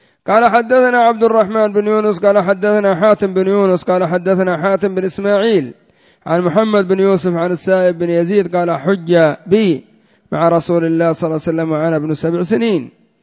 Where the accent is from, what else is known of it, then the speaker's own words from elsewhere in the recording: Yemen; وما يسمى الآن عندنا في اليمن بالعصبة النسائية